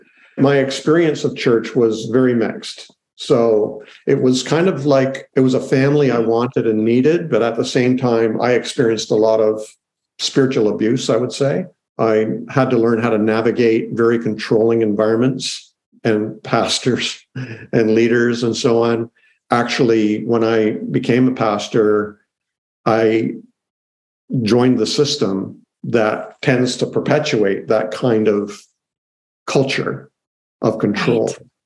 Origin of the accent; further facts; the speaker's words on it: Canada; I'm Canadian, so I'm in Canada right now.